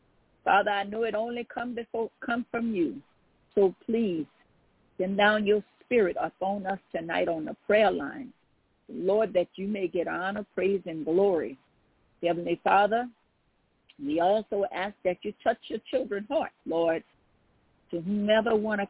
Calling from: Baton Rouge, Louisiana, United States; I'm calling from Baton Rouge, Louisiana, and I am the host for this evening.

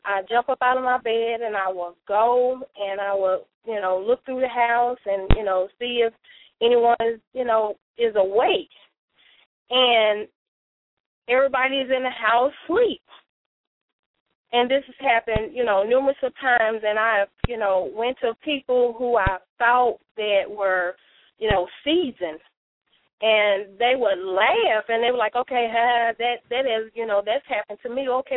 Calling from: Arkansas, United States; Arkansas.

